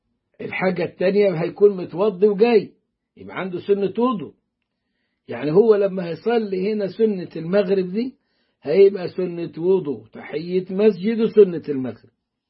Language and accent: Arabic; Upper Egypt, Egypt; أنا من الصعيد يقول لي إلا من المنصورة، يا عم الله يكرمك صعيدي